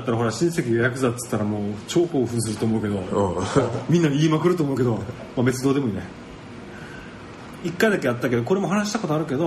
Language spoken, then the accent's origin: Japanese; Okinawa, Japan; 東京行った時に、うん、沖縄出身なんですよ俺って言った時に